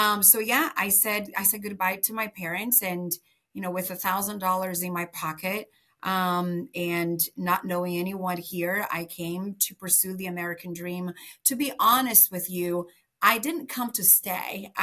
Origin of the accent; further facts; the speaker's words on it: Brazil; now in United States; So I was born and raised in Brazil in a very, very small town. I mean, literally dirt road, small town with my family